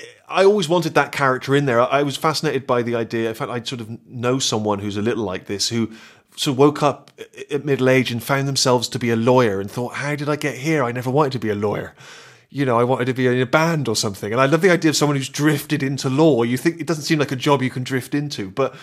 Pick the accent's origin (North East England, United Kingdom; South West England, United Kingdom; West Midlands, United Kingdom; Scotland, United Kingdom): South West England, United Kingdom; Bristol; They supervised community service offenders, as they used to refer to them, as you say, in my hometown of Bristol.